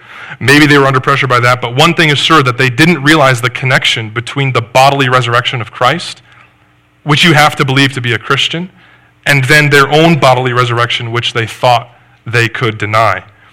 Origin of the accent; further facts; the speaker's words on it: Rochester, Michigan, United States; Now, I grew up in Rochester, Michigan. Then we moved to Oxford when I was a junior in high school.